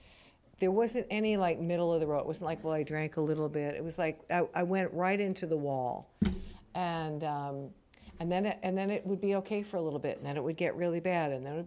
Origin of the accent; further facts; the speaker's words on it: East Coast, United States; I grew up in a big family, a big Irish Catholic German family with 9 kids. And we grew up on the East Coast, and it was really a pretty rowdy group.